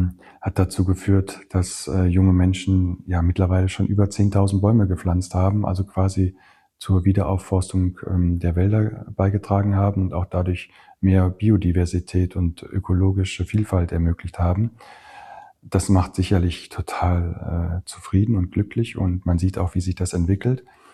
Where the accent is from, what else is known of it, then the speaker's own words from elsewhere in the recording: North Rhine-Westphalia, Germany; bei uns im Sauerland zum Beispiel, da ist das Land nicht besonders fruchtbar.